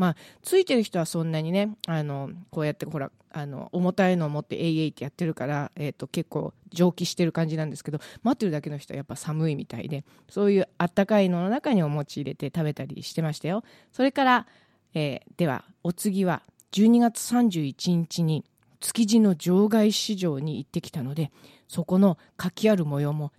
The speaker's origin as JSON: {"language": "Japanese", "region": "Kanto", "country": "Japan", "tie": "born there", "said": "は関東生まれなので"}